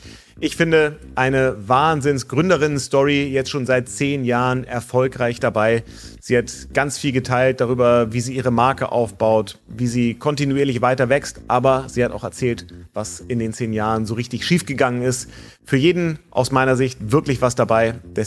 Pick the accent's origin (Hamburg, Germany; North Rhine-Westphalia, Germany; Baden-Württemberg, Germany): Hamburg, Germany; Ich bin ja aufgewachsen hier in Hamburg.